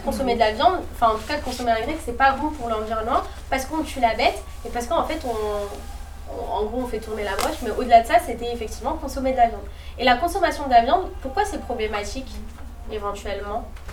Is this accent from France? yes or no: no; Morocco; Je vous jure que c'est juste une conversation parce que je suis marocaine.